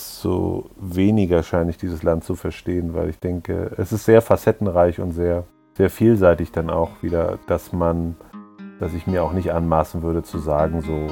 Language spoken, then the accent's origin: German; Mecklenburg-Vorpommern, Germany; also born or lived in Berlin; Ich komme aus Berlin ursprünglich, bin in Ostberlin geboren, bin aber in Mecklenburg aufgewachsen, also auch im Nordosten Deutschlands sozusagen.